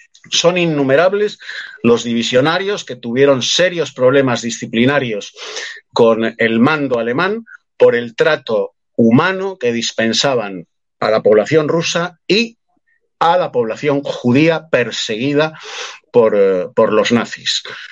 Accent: Spain; Y yo, por encima de mis ideas políticas, que las tengo, soy un patriota español.

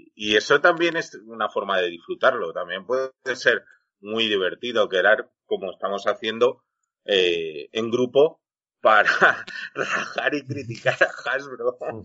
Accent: Spain; como buenos españoles que somos

